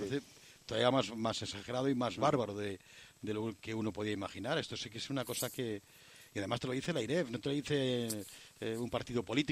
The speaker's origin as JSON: {"language": "Spanish", "country": "Spain", "said": "lo tocores que somos ingenuamente los españoles"}